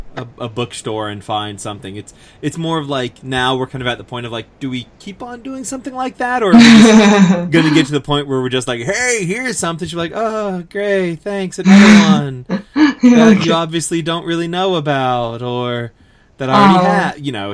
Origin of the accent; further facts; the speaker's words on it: Singapore; This kind of shows my little bit of ignorance about growing up in Singapore, but I never did it.